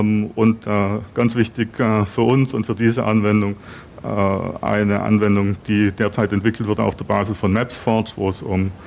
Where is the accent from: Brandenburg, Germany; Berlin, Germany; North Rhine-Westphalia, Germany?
Berlin, Germany; Ich komme aus Berlin. Unser Büro ist in der Mitte von Berlin.